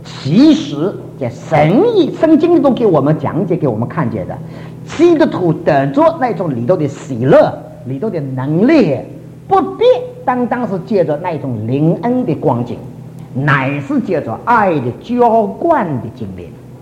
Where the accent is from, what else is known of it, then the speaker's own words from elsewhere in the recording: Shanghai, China; 我们上海人